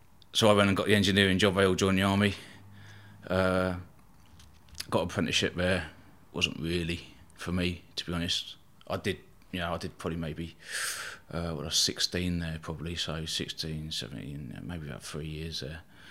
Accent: Eastbourne, South East England, United Kingdom; born there; I was born in Eastbourne, East Sussex on the south coast there.

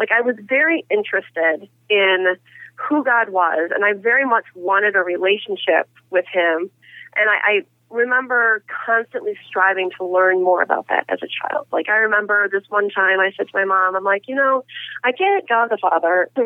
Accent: Michigan, United States; moved away; also born or lived in Mississippi / New England; I grew up in Michigan, been a, you know, blue-collar town just outside of Detroit. And then we moved to Mississippi, where we lived for 5 years, and then we went from Mississippi to New England.

